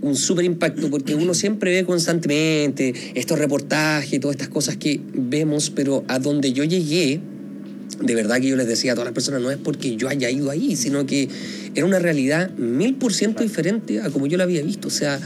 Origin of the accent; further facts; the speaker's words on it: Concepción, Biobío, Chile; Yo soy de Concepción, entonces quería hacer algo en el Gran Concepción